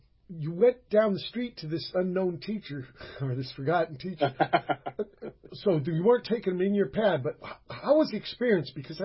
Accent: Virginia, United States; born there; So I was born in Virginia, but anyway.

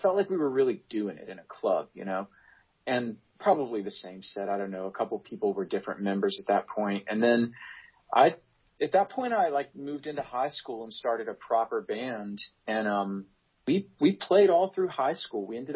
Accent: Huntington, West Virginia, United States; I mean, we played one other show in the town I grew up in Huntington, West Virginia.

